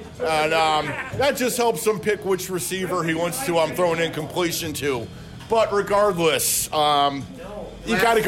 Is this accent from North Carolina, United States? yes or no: no; Woodstock, Illinois, United States; I grew up in Woodstock, Illinois, which is right on the border of Wisconsin. It was always Bears at noon, Packers at 3.